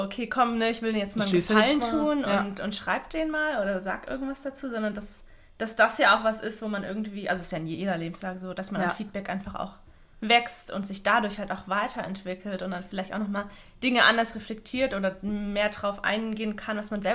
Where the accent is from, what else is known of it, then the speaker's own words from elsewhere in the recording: Southern Germany, Germany; Ich komme aus Süddeutschland, ich bin an Fasnacht geboren.